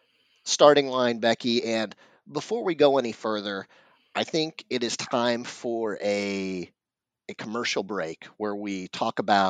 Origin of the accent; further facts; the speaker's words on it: Oklahoma, United States; I grew up in Oklahoma. And a fun fact about Oklahoma